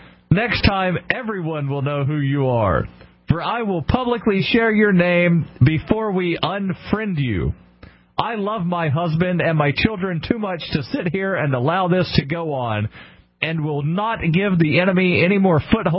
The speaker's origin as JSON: {"language": "English", "region": "Alabama", "country": "United States", "tie": "born or raised there", "said": "I do, and this actually comes from my home state of Alabama."}